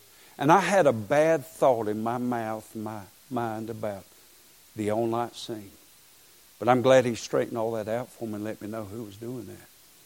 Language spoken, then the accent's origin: English; Waycross, Georgia, United States; I was raised in Waycross